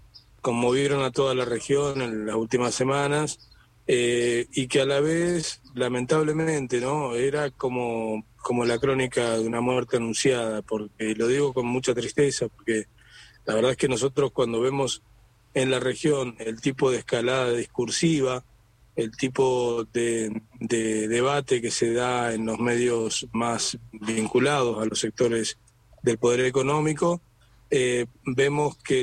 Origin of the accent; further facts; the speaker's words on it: Esquel, Chubut, Argentina; estoy en un día realmente espectacular en Esquel. Bueno, mi pueblo está hoy impresionante.